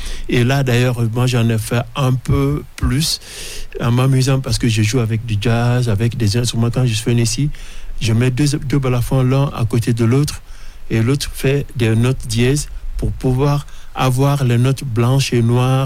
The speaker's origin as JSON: {"language": "French", "country": "Guinea", "first_language": "Mandinka", "second_language": "French", "said": "le français est la langue officielle en Guinée. Le mandingue, c'est ma langue maternelle."}